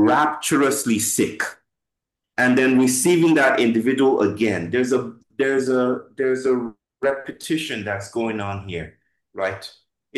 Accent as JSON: {"language": "English", "country": "Nigeria", "tie": "born or raised there", "said": "growing up in Christian Nigeria, I used to think that the soul, because even now, we're a highly evangelical, Pentecostal, Christian arrangement."}